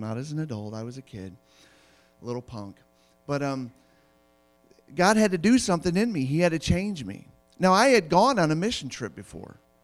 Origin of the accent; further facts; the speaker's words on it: United States; I hated them because I live in America, and I'm an American.